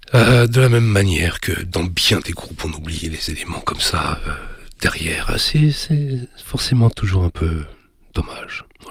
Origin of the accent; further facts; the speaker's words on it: Paris, Île-de-France, France; je suis parisien